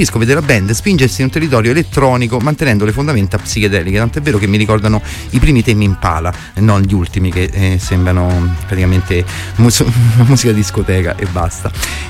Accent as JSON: {"language": "Italian", "country": "Ghana", "lives_now": "Australia", "said": "non solo in Australia dove vivo, ma a livello globale. Mi è sembrato utile tornare nel mio paese d'origine, Ghana, per la prima volta in 11 anni"}